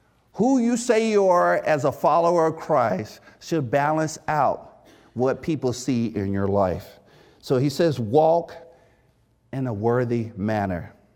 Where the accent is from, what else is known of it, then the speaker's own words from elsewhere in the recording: Mississippi, United States; Now, as was mentioned earlier, I'm from Mississippi. And in my family, there's a lot of great cooks.